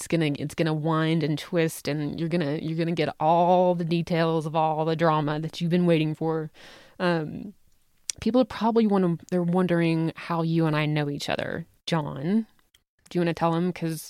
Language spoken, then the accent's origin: English; the South, United States; accent: Southern; now in Salt Lake City, United States; And I was born and raised in the South, which may... explain the from time to time awkward Southern accent